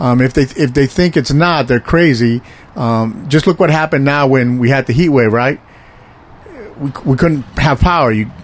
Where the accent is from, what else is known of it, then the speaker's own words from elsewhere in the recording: Puerto Rico; I'm from Puerto Rico.